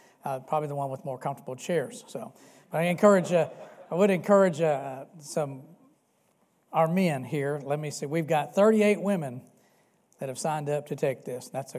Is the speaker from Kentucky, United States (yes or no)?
yes; Louisville, Kentucky, United States; I know the community that I grew up in Southeast Louisville is that way.